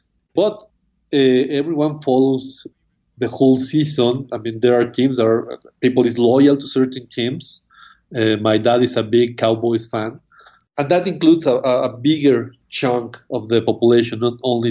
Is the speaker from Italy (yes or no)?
no; Mexico; English is a second language; I grew up watching football in Mexico